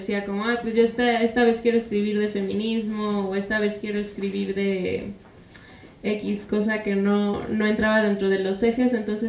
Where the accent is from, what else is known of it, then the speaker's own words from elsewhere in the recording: Chiapas, Mexico; la mayoría de los temas y de los escritores somos de Chiapas y si no mexicanos.